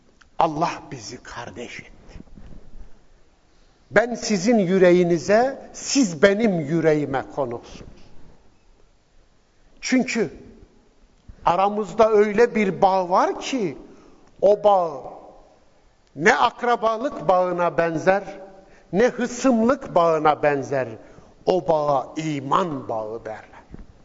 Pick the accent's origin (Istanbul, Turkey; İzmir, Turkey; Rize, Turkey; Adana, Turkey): Istanbul, Turkey; Bendeniz İstanbul'dan geliyorum.